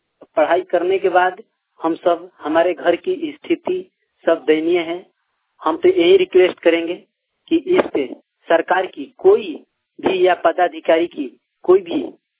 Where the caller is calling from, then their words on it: Chenari, Bihar, India; गांव सदोखर, थाना चेनारी, जिला रोहतास ससरम, मैं बिहार से बोल रहा हूँ।